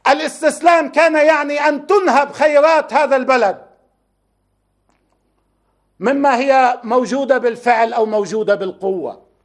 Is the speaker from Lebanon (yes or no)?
yes; Lebanon; هذا ما يجري عندنا في لبنان